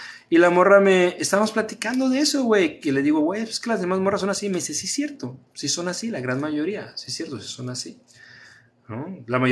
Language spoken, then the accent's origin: Spanish; Mexico; yo quiero mucho mi país y quiero mucho mi tierra, pero nuestra cultura está bien chafa, güey. Nuestra mentalidad está bien pendeja de los mexicanos